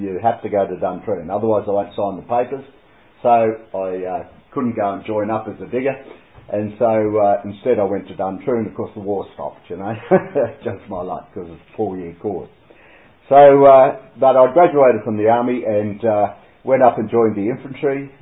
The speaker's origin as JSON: {"language": "English", "town": "Brisbane", "region": "Queensland", "country": "Australia", "tie": "born or raised there", "said": "I grew up in Brisbane."}